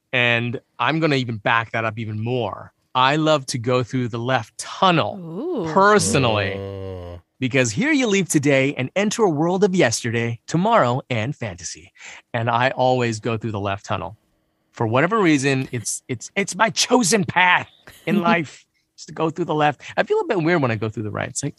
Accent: Midwest, United States; because you guys are in the Midwest as well. Mm-hmm. We're not from California.

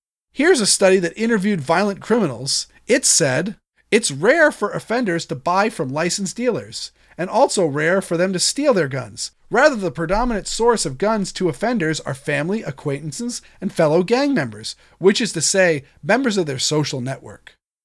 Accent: Massachusetts, United States; They reference Illinois, New York, California, and my home state of Massachusetts.

